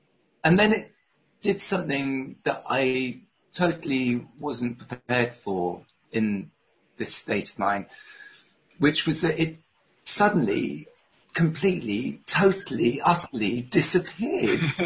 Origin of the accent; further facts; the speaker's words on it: Brighton, South East England, United Kingdom; So I was growing up in Brighton, brilliant place to be a teenager, you know.